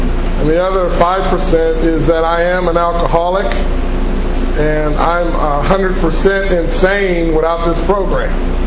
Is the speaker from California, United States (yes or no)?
yes; Los Angeles, California, United States; I grew up in Watts. I'm from the Jordan Downs Housing Project. Watts is not very close to this community at all.